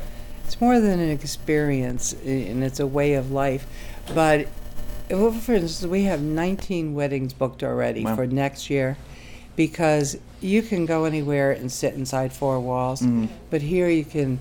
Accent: New England, United States; Growing up in New England, I love Christmas, and I remember standing in the snow 3 hours to wait to see Santa in Santa's village

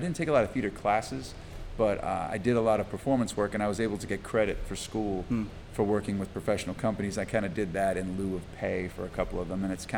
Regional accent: Pittsburgh, Pennsylvania, United States; from Pittsburgh.

